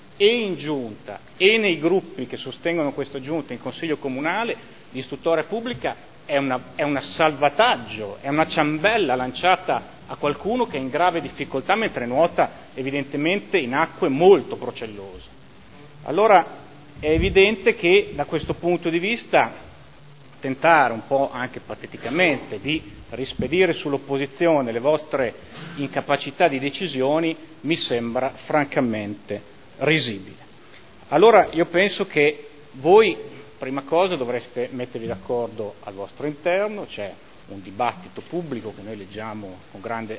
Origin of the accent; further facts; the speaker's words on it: Modena, Emilia-Romagna, Italy; quello che io mi auguro da modenese, prima ancora che da esponente di opposizione